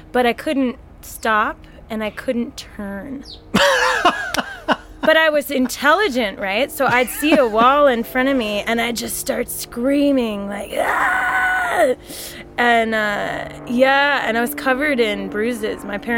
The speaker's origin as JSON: {"language": "English", "country": "Australia", "said": "Well, I'm an Australian... pretending to be Canadian, pretending to be Australian."}